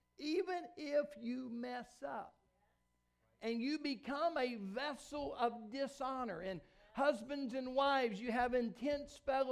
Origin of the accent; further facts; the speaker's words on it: Arkansas, United States; If I can be honest with you, I'm from Arkansas.